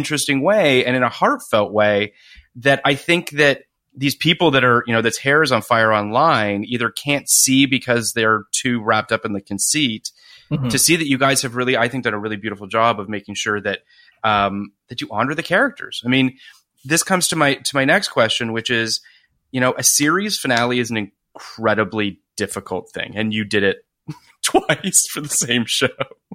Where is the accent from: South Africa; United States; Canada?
Canada; I am Canadian like Scott Speedman